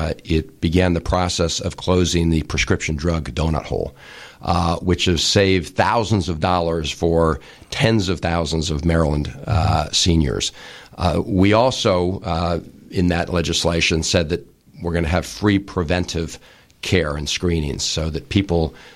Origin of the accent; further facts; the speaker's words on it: Pakistan; born there; also born or lived in United States / Turkey / India; I was born in Pakistan and moved back to the United States and then Turkey, India.